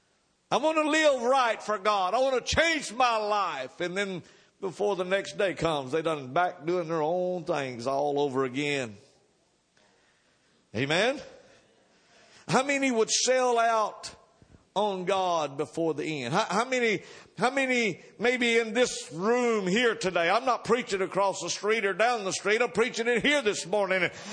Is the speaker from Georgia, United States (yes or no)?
yes; Georgia, United States; It's kind of like I'm from Georgia and I had a lot of barbed wire fences over there